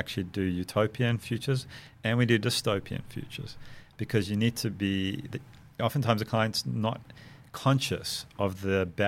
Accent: South Africa; growing up in South Africa

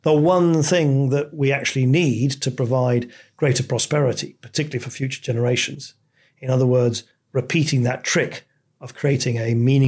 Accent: United Kingdom; I'm about as fervent a pro-European as any Brit you could possibly find

